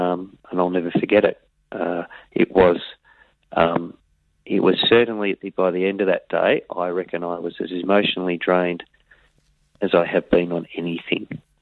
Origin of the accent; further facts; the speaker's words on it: Yarrawonga, Victoria, Australia; I came from a big family … in Shepparton. Now, I grew up in Yarrawonga, and Shep's only about 30 miles from Yarrawonga.